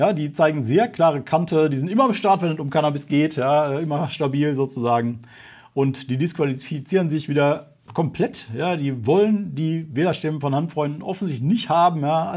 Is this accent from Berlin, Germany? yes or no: no; Remscheid, North Rhine-Westphalia, Germany; jedenfalls nicht aus Remscheid, wo ich herkomme